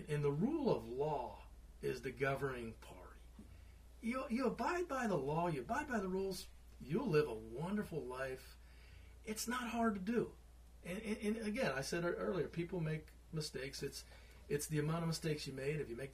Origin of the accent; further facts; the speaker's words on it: Pittsburgh, Pennsylvania, United States; also born or lived in Prince William County; I grew up in Pittsburgh. It's changed up there in some respects.